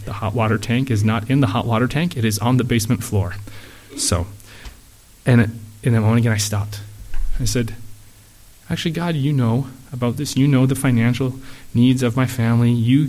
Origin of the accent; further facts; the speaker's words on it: Vancouver, British Columbia, Canada; Growing up in Vancouver, I experienced people who were homeless a lot of the time.